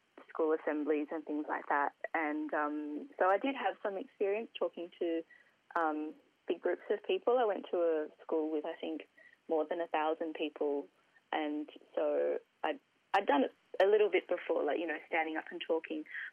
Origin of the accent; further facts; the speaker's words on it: Sydney, New South Wales, Australia; So, I grew up in suburbs in Sydney.